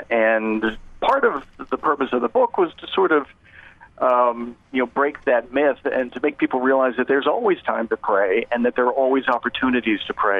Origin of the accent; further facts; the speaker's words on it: Rockville, Maryland, United States; Well, I grew up outside Washington, D.C. In Rockville, Maryland, and I'd always had a great love for reading and writing